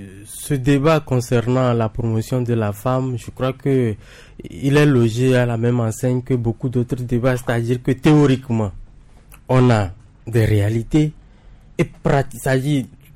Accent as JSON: {"language": "French", "country": "Togo", "said": "si je peux me réjouir naturellement en tant que Togolais"}